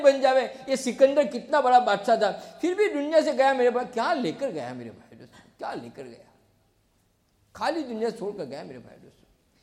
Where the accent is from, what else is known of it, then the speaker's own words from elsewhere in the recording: India; मेरे भाई दोस्तों, हम हिंदुस्तान से आए हैं